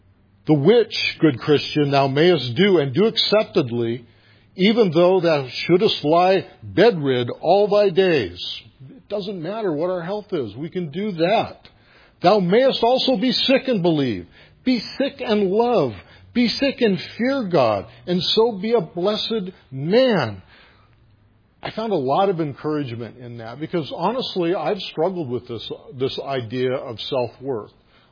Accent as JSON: {"language": "English", "town": "Los Angeles", "region": "California", "country": "United States", "tie": "born or raised there", "said": "And I grew up in Los Angeles, and this was a long time ago."}